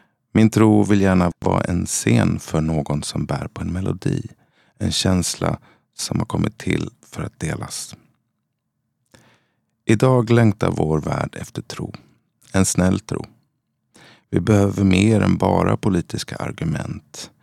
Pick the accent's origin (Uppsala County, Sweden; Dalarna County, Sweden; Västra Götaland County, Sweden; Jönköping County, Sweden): Jönköping County, Sweden; Vriksta; Jag växte upp i Småland, ett litet villasamhälle som heter Vriksta och är känt för sin ostkaka och tillverkningen av trähusvillor.